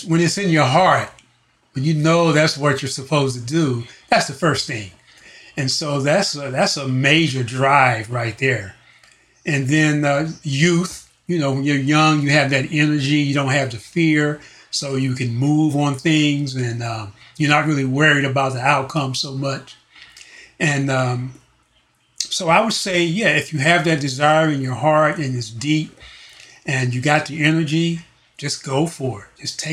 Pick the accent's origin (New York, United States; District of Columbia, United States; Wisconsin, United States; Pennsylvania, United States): District of Columbia, United States; Washington; now in Los Angeles, United States; Washington, D.C.